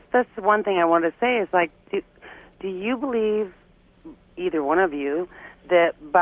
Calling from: St. Louis, Missouri, United States; I'm calling from St. Louis.

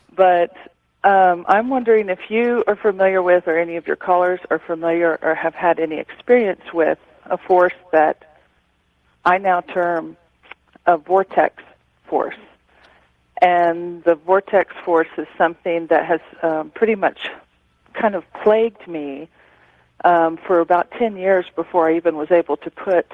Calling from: Santa Fe, New Mexico, United States; I'm calling from Santa Fe.

